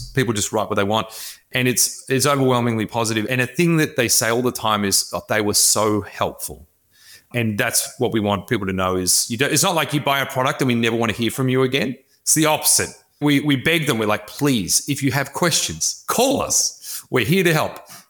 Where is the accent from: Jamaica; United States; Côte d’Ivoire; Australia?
Australia; I'm Australian, as you can tell by my glorious accent.